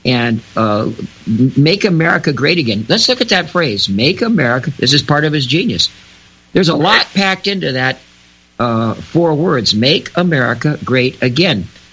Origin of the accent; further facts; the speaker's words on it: Pacific Palisades, California, United States; also born or lived in Santa Monica / Malibu; When I grew up in the Pacific Palisades, California, that's on the beach there between Santa Monica and Malibu, and I also lived in Santa Monica and Malibu, we didn't lock our door.